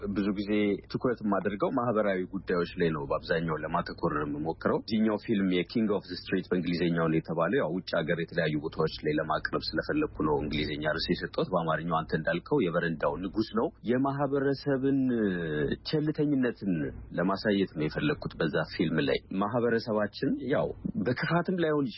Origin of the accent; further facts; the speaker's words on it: Addis Ababa, Ethiopia; ውጭ ሀገር ብኖርም ያደኩት ትልቅ ኮንድረስ ይኖርኩት ኢትዮጵያ ውስጥ ነው አዲስ አበባ ነው